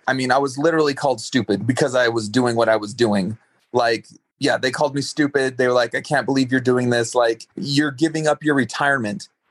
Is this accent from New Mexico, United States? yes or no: yes; Reserve, New Mexico, United States; also born or lived in Phoenix, Arizona; I was born in Phoenix, but I grew up in a small town in New Mexico called Reserve, New Mexico. It's population of probably 250 people.